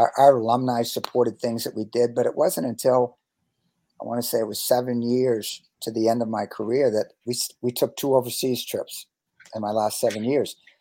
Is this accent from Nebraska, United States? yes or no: no; Boston, Massachusetts, United States; like I grew up in Boston, or right around Boston, and was a great Boston Celtics fan.